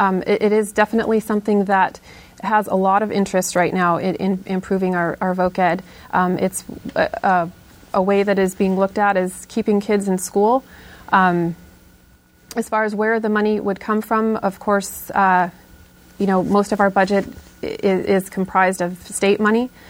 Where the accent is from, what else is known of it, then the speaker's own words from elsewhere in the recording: Nenana, Alaska, United States; Well, first of all, I grew up in a very small community here in Alaska. I grew up in Nenana, and I came to college here at the University of Alaska